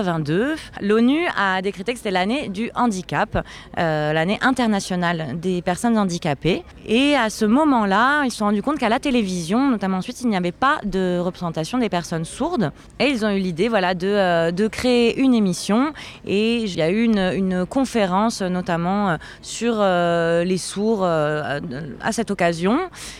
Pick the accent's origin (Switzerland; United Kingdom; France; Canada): Switzerland; J'ai grandi et travaillé en Suisse et je suis née sourd.